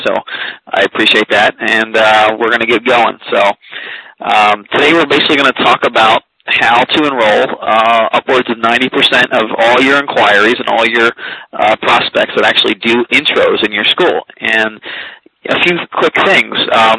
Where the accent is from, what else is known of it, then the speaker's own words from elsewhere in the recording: Philadelphia, Pennsylvania, United States; Growing up in Philadelphia, frequent trips to Atlantic City, so it's all about the odds down there.